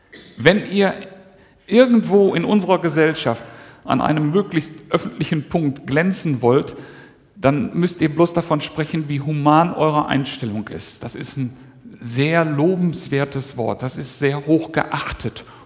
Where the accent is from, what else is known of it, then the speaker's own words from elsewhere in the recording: Germany; Als Deutsche sind wir dabei ja schon einmal sehr, sehr gründlich auf die Nase gefallen.